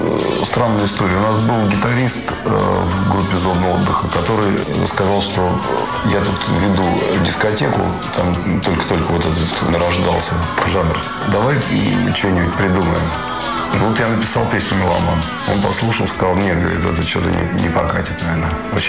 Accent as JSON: {"language": "Russian", "region": "Moscow", "country": "Russia", "tie": "born or raised there", "said": "Я просто родился на Тверской нынешней. Соответственно, до 69-го года мы там прожили в коммуналке. Потом нашу коммуналку расселили, и я переехал в ДНХ."}